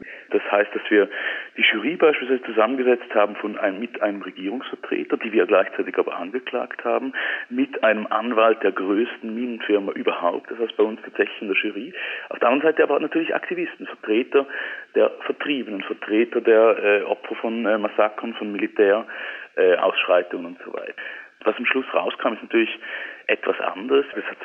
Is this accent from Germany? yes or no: no; Switzerland; ich bin ein Schweizer